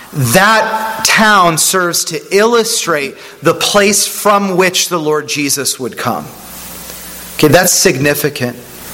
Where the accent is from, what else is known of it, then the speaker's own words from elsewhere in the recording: Pennsylvania, United States; when he found out I was from Pennsylvania, he said, Pennsyltucky